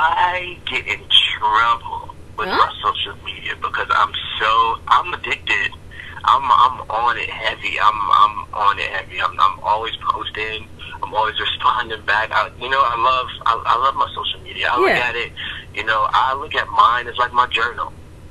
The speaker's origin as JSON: {"language": "English", "town": "Atlanta", "region": "Georgia", "country": "United States", "tie": "born or raised there", "said": "I was raised in Atlanta, so it feels really, really good to come back here."}